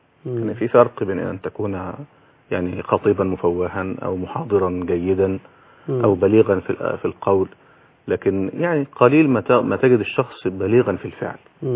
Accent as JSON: {"language": "Arabic", "town": "Kafr El Sheikh", "region": "Kafr El Sheikh Governorate", "country": "Egypt", "said": "مسجد الجماعة الشرعية عندنا بكفر الشيخ"}